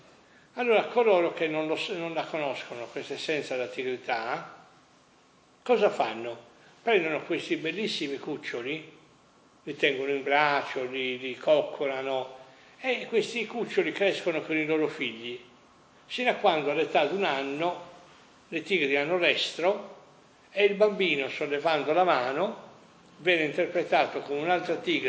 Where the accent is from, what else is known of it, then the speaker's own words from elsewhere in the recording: Sassari, Sardinia, Italy; born there; la mia famiglia non è sarda, però io sono nato a Sassari, e mi ritengo sardo.